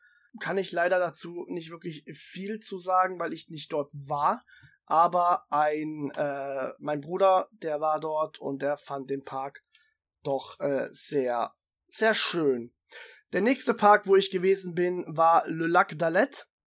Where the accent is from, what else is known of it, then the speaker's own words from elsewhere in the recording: Baden-Württemberg, Germany; Ich komme ja aus Baden-Württemberg und rüber ins Saarland.